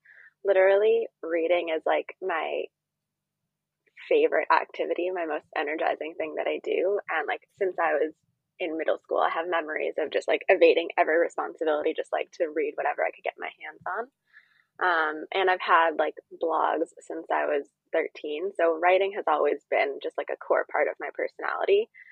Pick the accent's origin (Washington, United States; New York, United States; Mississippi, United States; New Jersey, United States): New York, United States; Queens; I am from Queens, New York.